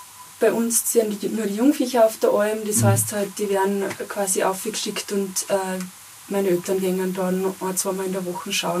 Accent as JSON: {"language": "German", "region": "Bavaria", "country": "Germany", "tie": "born or raised there", "said": "Aus dem Dungau."}